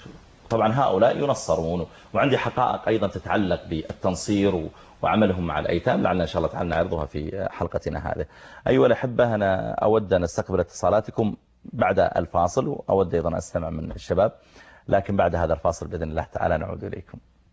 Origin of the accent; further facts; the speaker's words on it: Saudi Arabia; لو تيسر أن الإنسان سواء عندنا في السعودية أو في دول الخليج